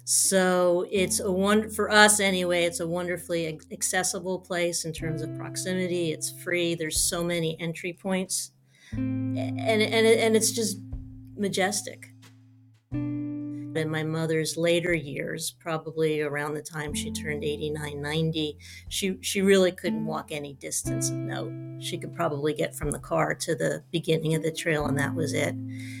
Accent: New Jersey, United States; I grew up on the Jersey Shore. So the beach was a bike ride away.

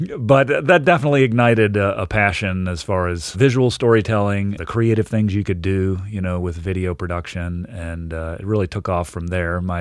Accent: Virginia, United States; I grew up in mainly grew up in Virginia.

